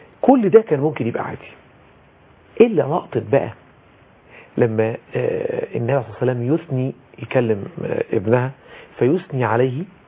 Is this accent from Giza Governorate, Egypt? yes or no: yes; Abu Rawash, Giza Governorate, Egypt; ودي طبعا مسقط رأسي والبلد اللي اتولدت فيها ولها طبعا كثير من الفضل على الواحد لكن عايز اقول الحقيقه ان خطبه العيد نفسها في قريه ابو رشد